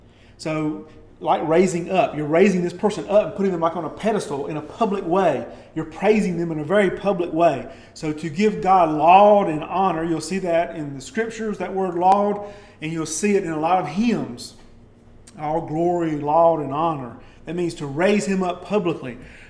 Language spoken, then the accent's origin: English; Southern United States, United States; accent: southern; L, it's my southern accent getting really strong there.